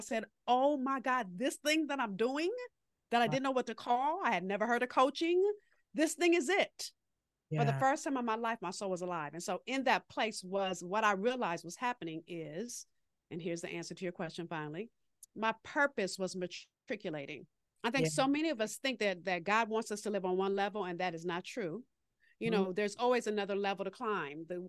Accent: Los Angeles, California, United States; this was right after the LA riots, so 93, and I'm from Los Angeles. So I was in LA at the time.

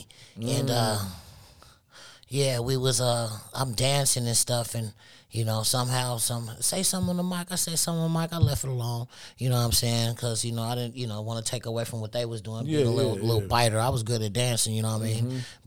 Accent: Minneapolis, Minnesota, United States; I came from Minneapolis. I swear I didn't know who it was, man.

